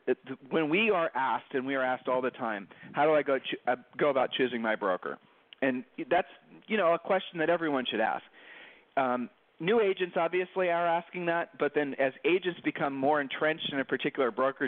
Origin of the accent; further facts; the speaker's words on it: Columbus, Ohio, United States; It's so obvious we're from Columbus, Ohio.